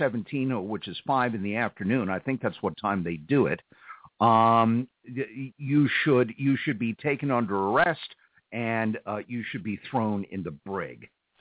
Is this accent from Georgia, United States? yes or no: no; New York City, New York, United States; now in Delaware, United States; New York is my hometown. I live in Delaware now, but New York is my hometown.